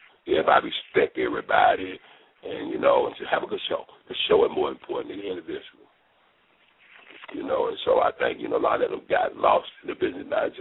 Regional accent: South Carolina, United States; I came from South Carolina, poor young black guy.

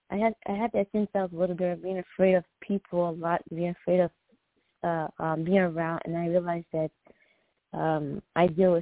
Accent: Senegal; I'll be taking a trip pretty soon to Senegal, to my home country.

